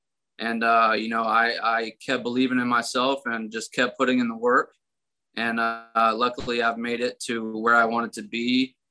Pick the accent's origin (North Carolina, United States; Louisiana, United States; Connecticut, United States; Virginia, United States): Louisiana, United States; Shreveport; also born or lived in Tennessee; I grew up in Shreveport. I actually moved there when I was in second grade. I was born in Tennessee, then moved down to Shreveport when I was in second grade. And got very acquainted with the Louisiana culture